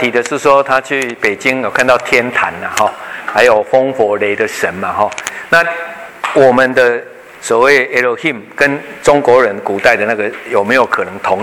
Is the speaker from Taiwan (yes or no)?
yes; Taiwan; 所以我们台湾人的信仰其实对神还是有这样的一个大概的这样区别